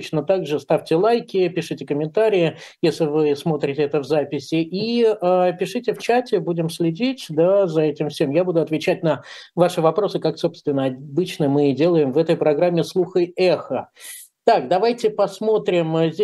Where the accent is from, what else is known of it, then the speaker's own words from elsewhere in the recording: Saint Petersburg, Russia; Понятно, что я из Петербурга, и мне важно тоже то, что там происходит.